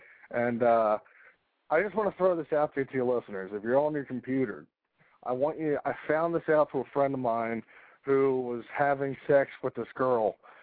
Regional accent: Philadelphia, Pennsylvania, United States; I came across your show. I do a show on Blog Talk too, and I'm from Philly.

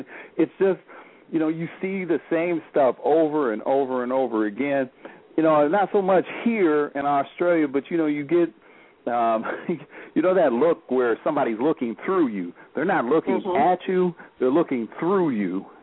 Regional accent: United States; no, I'm an American. I'm an African-American.

